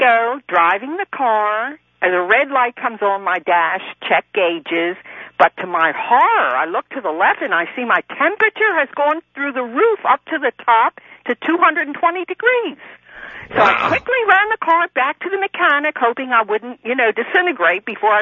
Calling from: Philadelphia, Pennsylvania, United States; I'm calling from Philadelphia.

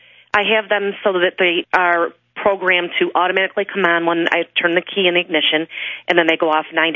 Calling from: Old Forge, New York, United States; I'm calling from Old Forge, New York.

